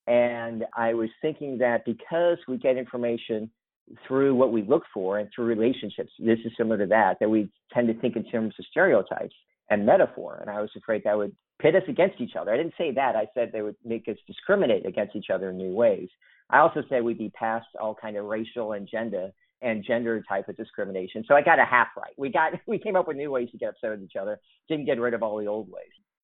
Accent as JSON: {"language": "English", "region": "Kentucky", "country": "United States", "tie": "born or raised there", "said": "Well, my whole family was Republican, but back then in Kentucky, people didn't have anything against Republicans, but it's a very blue state."}